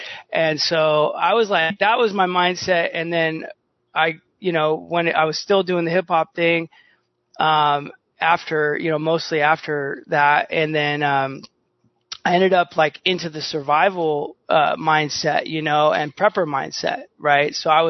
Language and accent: English; California, United States; when I grew up in the Bay Area, I was like totally disconnected to, where our food comes from